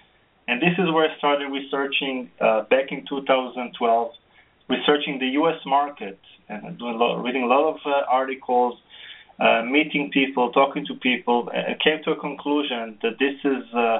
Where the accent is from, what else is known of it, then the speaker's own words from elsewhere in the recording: Israel; English is a second language; moved away as an adult; As you mentioned, I came from the tech industry. I grew up in Israel, worked in a few startup companies and technology companies.